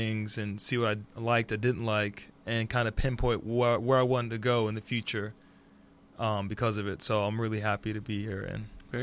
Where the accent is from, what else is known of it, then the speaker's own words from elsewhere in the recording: Detroit, Michigan, United States; also born or lived in Missouri; So yeah, born and raised in Detroit, Michigan. I moved to Missouri, and then we moved